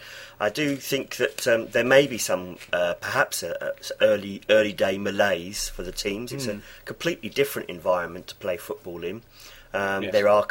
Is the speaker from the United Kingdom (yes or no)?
yes; England, United Kingdom; I'm sort of, being an Englishman